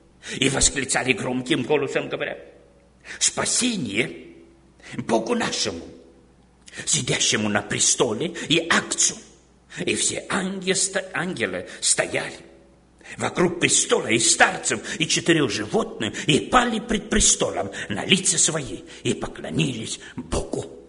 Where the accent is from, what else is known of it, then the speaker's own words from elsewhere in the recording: Moldova; говорю, я из Молдавии